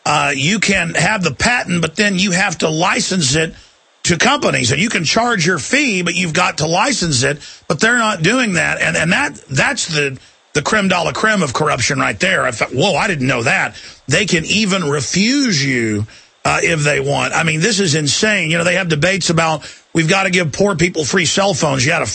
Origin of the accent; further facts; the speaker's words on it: Dallas, Texas, United States; born there; They store my blood sample when I was born in Dallas.